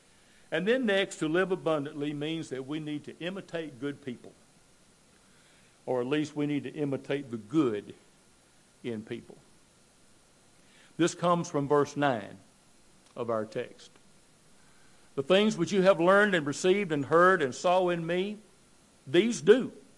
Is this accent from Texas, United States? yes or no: no; Killen, Alabama, United States; born there; Charles was the minister of the church when I was born in Killen, Alabama.